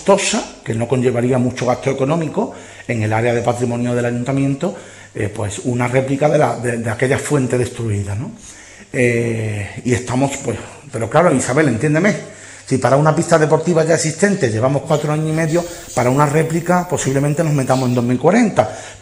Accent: Málaga, Andalusia, Spain; como malagueño contribuyente

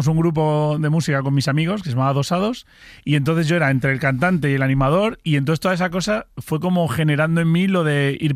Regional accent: Catalonia, Spain; Pero luego me dicen, bueno, pero tú eres catalán. Digo, sí, soy catalán.

